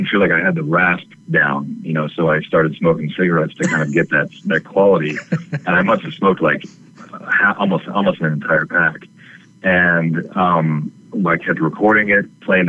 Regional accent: Fort Collins, Colorado, United States; born there; I was born in Fort Collins, Colorado. Started doing plays in church and Boy Scouts from a very early age.

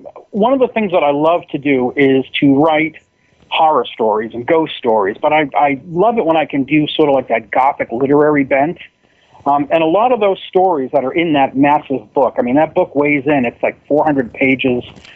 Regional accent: Windham, New Hampshire, United States; You know, I grew up in Windham, New Hampshire, strange little town, tiny little house on a lake, surrounded by woods, wasn't a lot to do.

